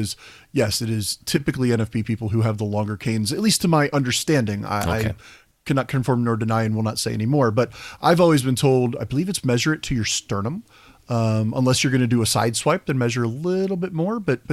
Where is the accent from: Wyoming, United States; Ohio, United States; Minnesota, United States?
Ohio, United States; Cincinnati; Just because I am from Cincinnati, where we have the largest Oktoberfest outside of Germany